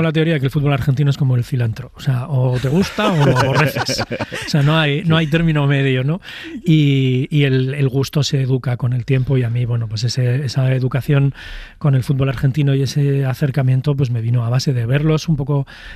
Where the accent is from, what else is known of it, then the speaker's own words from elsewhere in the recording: Bilbao, Basque Country, Spain; born there; yo soy nacido en el 75 en Bilbao